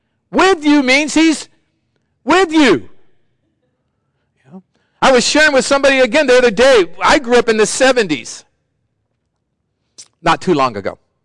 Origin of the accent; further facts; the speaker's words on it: Sacramento, California, United States; I grew up in Sacramento, go to the state fair.